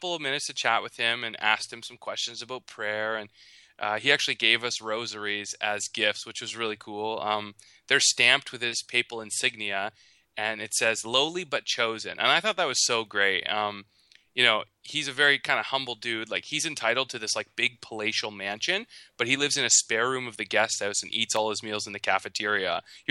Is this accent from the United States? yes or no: no; Canada; Well, I'm Canadian, so it is easier for us to get into North Korea.